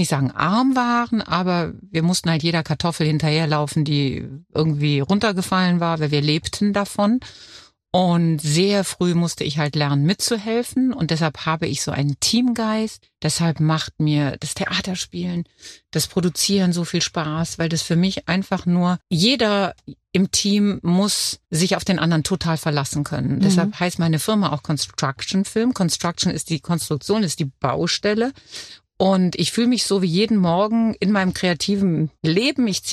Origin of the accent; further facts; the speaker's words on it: North Rhine-Westphalia, Germany; Ich bin im Bergischen Land aufgewachsen, zwar nah am Ruhrpott, aber nicht im Ruhrpott. Meine Eltern, Arbeiterfamilie, Kohle- und Kartoffelhändler.